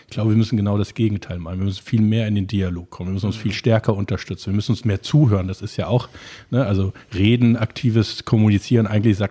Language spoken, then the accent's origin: German; Cologne, North Rhine-Westphalia, Germany; ich bin ja gebürtiger Kölner